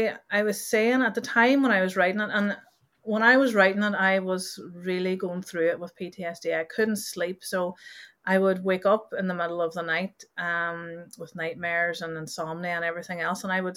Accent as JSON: {"language": "English", "region": "Northern Ireland", "country": "United Kingdom", "tie": "born or raised there", "said": "I was growing up in Northern Ireland and it wasn't a particularly nice place growing up"}